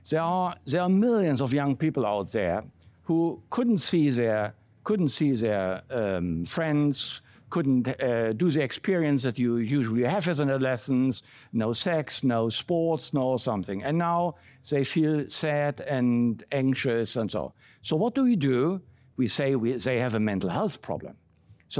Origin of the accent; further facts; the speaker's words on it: Berlin, Germany; English is a second language; In brackets, I grew up in West Berlin. That will not tell you very much. It was an island surrounded by East Germany, by a communist country.